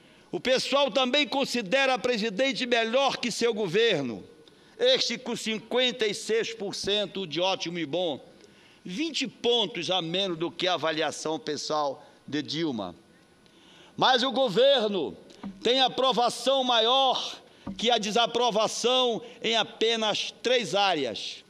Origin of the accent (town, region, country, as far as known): Pará, Brazil